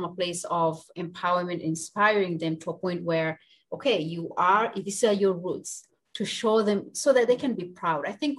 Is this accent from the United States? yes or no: no; Canada; born there; Okay, I was born in Canada. I'm Canadian citizen.